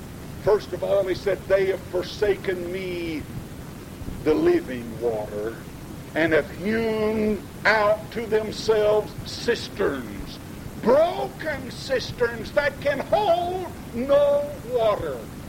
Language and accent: English; Arkansas, United States; I remember growing up in Arkansas in some of those summers where the dust would get 2 or 3 inches thick